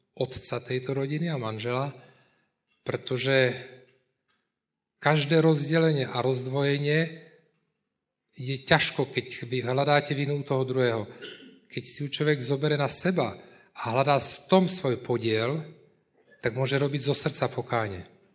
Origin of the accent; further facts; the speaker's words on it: Moravia, Czechia; Slovak is a second language; teda česky, pretože som Moravák.